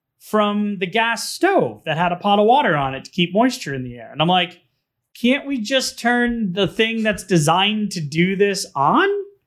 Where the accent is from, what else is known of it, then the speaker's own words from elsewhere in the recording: New England, United States; You know what's crazy, man, is growing up in New England, and I'll keep this really brief, but it was an old house, right?